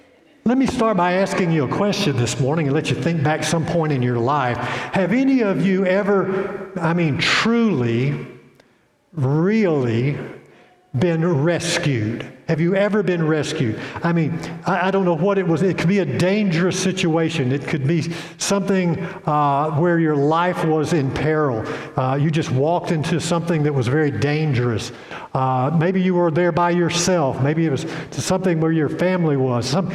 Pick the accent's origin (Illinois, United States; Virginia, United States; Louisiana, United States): Louisiana, United States; Bogalusa; I might as well tell you, I'm from Bogalusa, Louisiana.